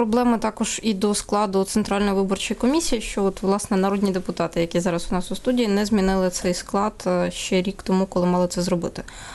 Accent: Donbas, Ukraine; в принципі, мені ближче всього Донбас, тому що я з Донбаса

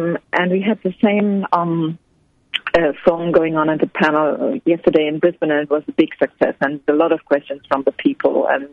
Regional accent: Berlin, Germany; Well, I'm from Berlin, so there's a big difference between the big cities and the countryside.

